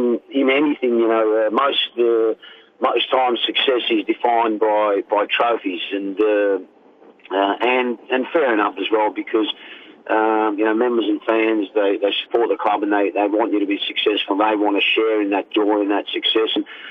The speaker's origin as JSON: {"language": "English", "town": "Melbourne", "region": "Victoria", "country": "Australia", "said": "to be able to come back to, you know, my home state and do it here in Melbourne was ideal for me."}